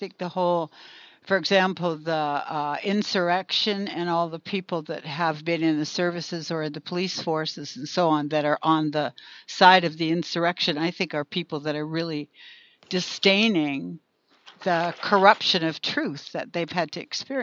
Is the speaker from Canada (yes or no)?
yes; Canada; because I'm Canadian, and we ran draft dodgers and deserters through the underground in Vancouver.